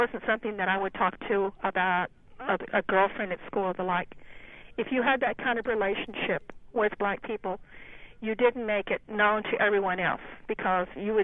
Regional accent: Tennessee, United States; now in Manhattan, United States; I was raised in the South, born in the 40s, went to school.

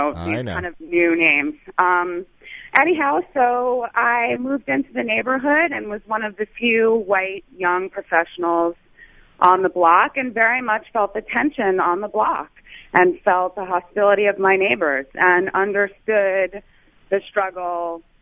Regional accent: New York, United States; I grew up on Long Island. I'm second generation American, Puerto Rican, Italian, and Irish.

